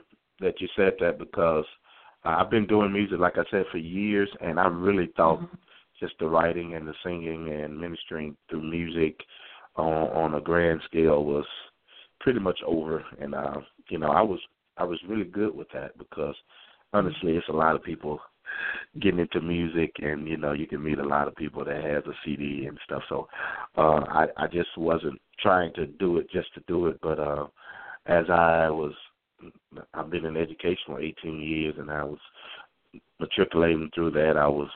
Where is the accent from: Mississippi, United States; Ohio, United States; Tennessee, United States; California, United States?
Mississippi, United States; I'm from Mississippi